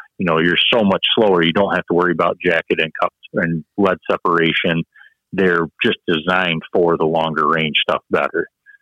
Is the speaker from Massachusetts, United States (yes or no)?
no; New York, United States; We're from New York.